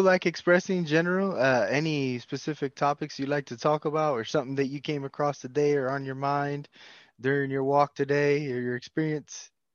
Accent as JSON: {"language": "English", "town": "Bronx", "region": "New York", "country": "United States", "lives_now": "New Jersey, United States", "said": "And I'm from 163rd and Pro, because I'm originally from the Bronx and kind of moved our way up. So we were in Prospect. I live in Jersey."}